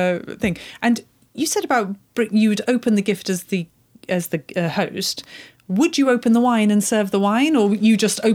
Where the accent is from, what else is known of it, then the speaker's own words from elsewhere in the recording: United Kingdom; I'm British and I'm always horribly on time.